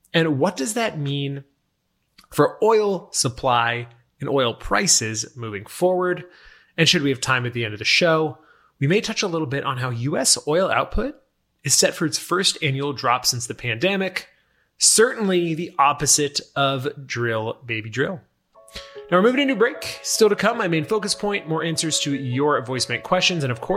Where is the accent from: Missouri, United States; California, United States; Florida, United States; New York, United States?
California, United States; Thousand Oaks; It's actually headquartered about a stone's throw away from where I grew up in Thousand Oaks, California.